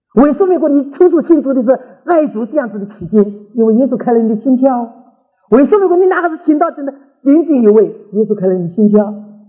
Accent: China; 新地好像我们中国人听起来有点莫名其妙的样子

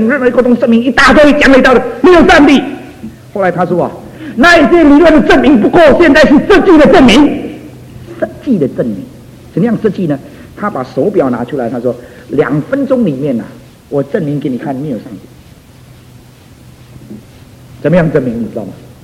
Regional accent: China; 我们中国人呢、啊，还多多少还有一点点客气呢、啊。

